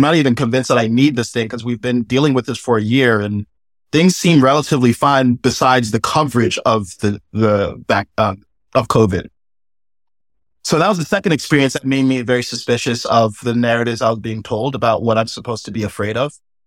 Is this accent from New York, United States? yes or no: yes; New York, United States; I mean, I'm Black. I grew up in New York. I went to Harvard. I worked in tech.